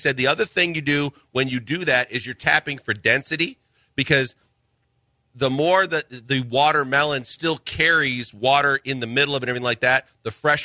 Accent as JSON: {"language": "English", "town": "Milwaukee", "region": "Wisconsin", "country": "United States", "tie": "born or raised there", "said": "So growing up in Milwaukee, Dan Plesac was a pitcher for the Brewers. And so when I was a little kid, I saw Dan Plesac pitch."}